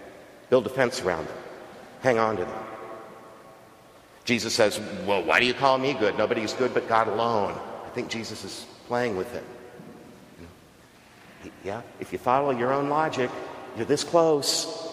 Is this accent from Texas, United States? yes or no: yes; Texas, United States; Where I grew up on the Texas coast, the fog was up and down all the time